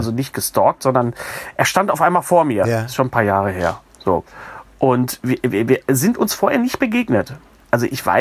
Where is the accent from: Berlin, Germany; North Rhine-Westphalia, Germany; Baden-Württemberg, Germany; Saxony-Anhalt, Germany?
North Rhine-Westphalia, Germany; Ich komme aus dem Ruhrgebiet, ich sage immer Gedeck.